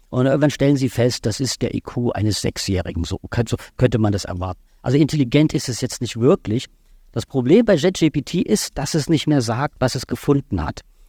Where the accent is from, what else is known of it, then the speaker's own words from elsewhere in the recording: Baden-Württemberg, Germany; ich komme aus Baden-Württemberg und da durften wir zwei Semester nicht an den Universitäten erscheinen